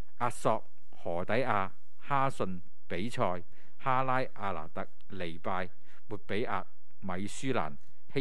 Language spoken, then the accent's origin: Cantonese; Hong Kong; 可能作为香港人都多感触啊